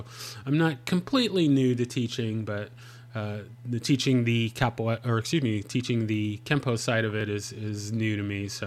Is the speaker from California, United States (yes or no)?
yes; San Diego, California, United States; Once I got out of the Army, I moved to the Dallas-Fort Worth area. I'm originally from the San Diego area